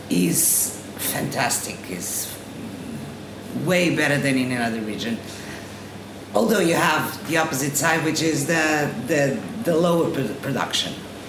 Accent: Lisbon, Portugal; I'm from Lisbon and my husband is from the south.

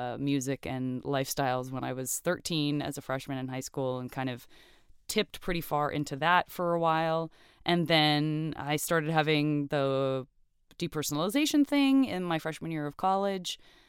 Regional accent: Tucson, Arizona, United States; I grew up in Tucson, Arizona. I graduated from high school when I was 17 and went as far away from heat while still staying in the state of Arizona

